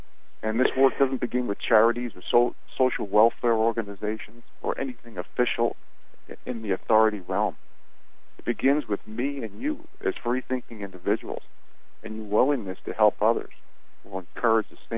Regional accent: New York City, New York, United States; I was born in Jamaica, Queens, and I spent the first 26 years of my life in the metropolitan area of New York City.

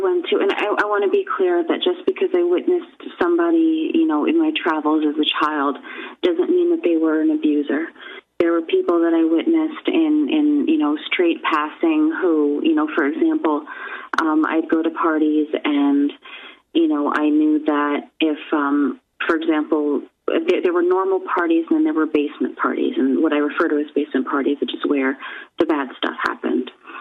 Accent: New York, United States; this was growing up in New York

